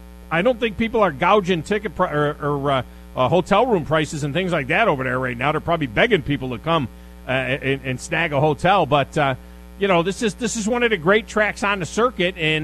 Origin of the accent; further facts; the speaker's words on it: Northeast, United States; now in US South; And of course, I'm from the Northeast, but I've been in the South for over 20 years.